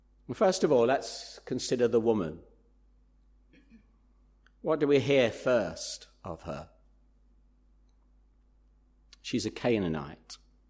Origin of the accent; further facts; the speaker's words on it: England, United Kingdom; And being English, we all sort of go, oh dear